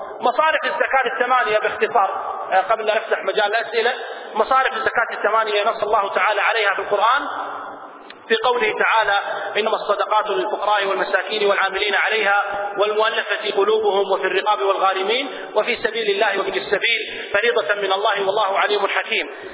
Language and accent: Arabic; Kuwait; فوزارة الأوقاف عندنا في الكويت